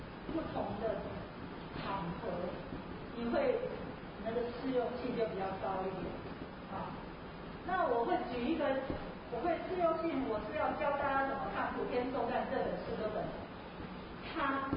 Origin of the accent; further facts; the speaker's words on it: Taiwan; 虽然我是台湾人，可是还是唱国语会比较发音会比较正确一点哈。